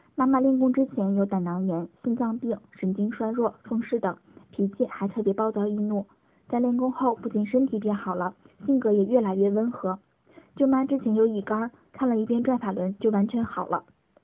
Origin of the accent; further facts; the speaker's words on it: Heilongjiang, China; 在我4岁的时候